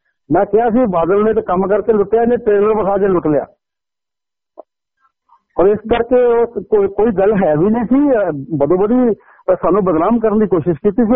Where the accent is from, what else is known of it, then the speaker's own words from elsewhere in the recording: Gurdaspur, Punjab, India; ਮੈਂ ਗੁਰਦਾਸਪੁਰ ਤੋਂ ਇੰਡੀਪੈਂਡੈਂਟ ਜਿੱਤਿਆ ਸੀ ਆਪਣੇ ਜ਼ਿਲ੍ਹੇ ਤੋਂ